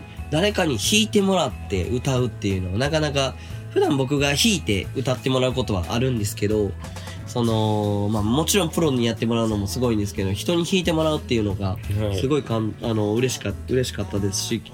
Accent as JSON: {"language": "Japanese", "region": "Oita", "country": "Japan", "tie": "born there", "said": "まあ、僕大分生まれなんで、"}